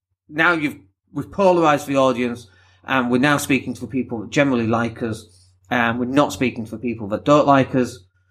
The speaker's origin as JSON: {"language": "English", "town": "Leeds", "region": "Yorkshire and the Humber", "country": "United Kingdom", "accent": "broad northern", "said": "People talk about my accent. They go, oh, you don't sound like you're from Leeds. I'm like, you are kidding me, right? I've got a very broad accent."}